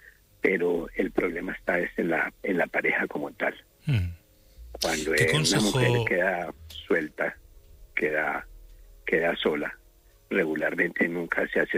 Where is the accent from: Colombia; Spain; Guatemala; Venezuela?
Colombia; Yo soy colombiano, soy educador, tengo una licenciatura en educación para mayores. Allá en Colombia se le dice adultos, pues.